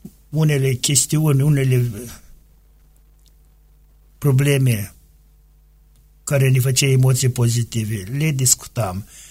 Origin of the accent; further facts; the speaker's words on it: Pelenia, Drochia District, Moldova; din satul meu natal, din satul Pelenia